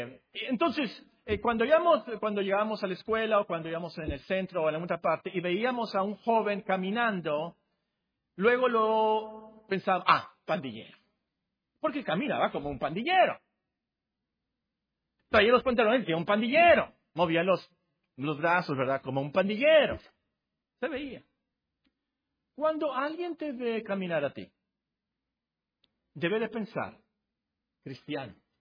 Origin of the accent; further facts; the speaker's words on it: Hermosillo, Sonora, Mexico; also born or lived in Guerrero / Culiacán / Phoenix; yo soy de Hermosillo, yo llegué aquí en 1968. ¿Pero por qué hablas así? Bueno, resulta que yo nací en Guerrero de casualidad porque mi papá trabajaba ahí. Y luego viví en Sinaloa, en Culiacán, y luego viví aquí en Hermosillo, y luego viví en Phoenix, luego viví en Carolina del Sur.